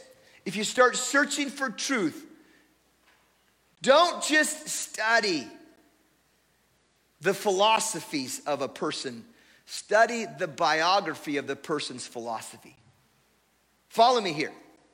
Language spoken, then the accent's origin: English; Portland, Oregon, United States; also born or lived in Seattle; we're from Portland, Oregon, or we youth pastored for a while in Seattle, actually, just outside of Seattle.